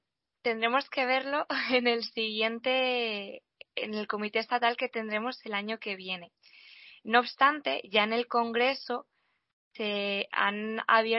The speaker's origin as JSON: {"language": "Spanish", "town": "Tarragona", "region": "Catalonia", "country": "Spain", "said": "Tarragona, mi tierra"}